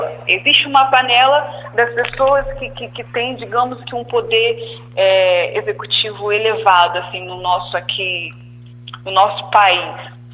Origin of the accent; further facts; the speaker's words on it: Campos dos Goytacazes, Rio de Janeiro, Brazil; Então, eu sou campista, né? Venho do norte daqui do Rio de Janeiro.